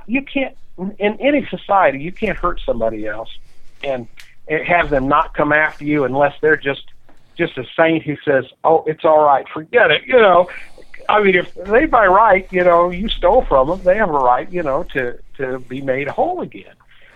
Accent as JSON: {"language": "English", "town": "Jefferson City", "region": "Missouri", "country": "United States", "tie": "born or raised there", "said": "They happen to be here in my hometown in Jefferson City."}